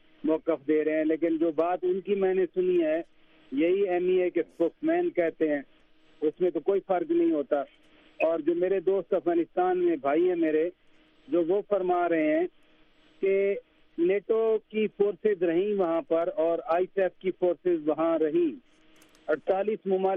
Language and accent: Urdu; Pakistan; ہم پاکستانی ہیں